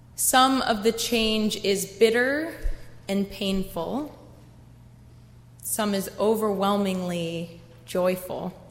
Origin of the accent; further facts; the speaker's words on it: Clemson, South Carolina, United States; I grew up in the Unitarian Universalist congregation in Clemson, South Carolina. It was growing up in that congregation that made me realize I wanted to become a minister.